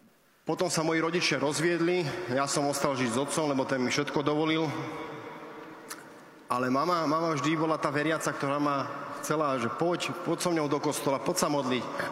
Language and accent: Slovak; Bratislava, Bratislava Region, Slovakia; also born or lived in Dunajská Lužná; Pochádzam z Dunajskej Lužnej, ale rodákom som z Bratislavy. Dlhé roky som žil v Petržalke.